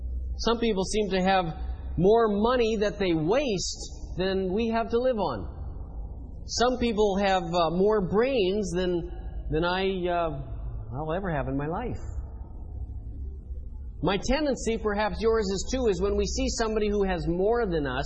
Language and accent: English; Canada; I come from Canada. As many of you know, Canada is a land of immigrants.